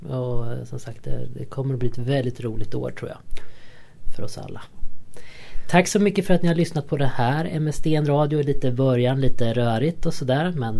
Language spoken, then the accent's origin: Swedish; Örebro, Örebro County, Sweden; Jaha, det är min hemstad.